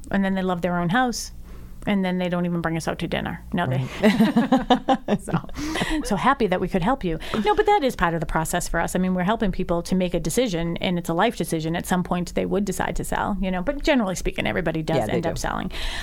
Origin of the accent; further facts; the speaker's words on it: Dorchester, Massachusetts, United States; Like, wait, you're from Braintree, I'm from Dorchester.